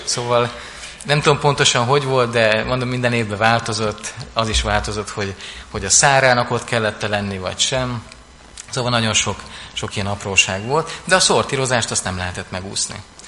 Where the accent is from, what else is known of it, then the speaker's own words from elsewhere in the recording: Szabolcs-Szatmár-Bereg, Hungary; én Szabolcsban, amikor felnőttem, akkor ott hát nagyon sok almás volt.